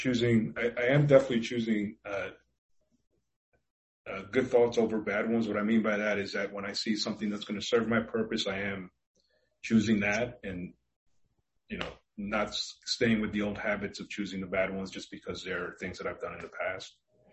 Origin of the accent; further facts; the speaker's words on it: New York, United States; Just even 9/11, as you guys know, I'm from New York.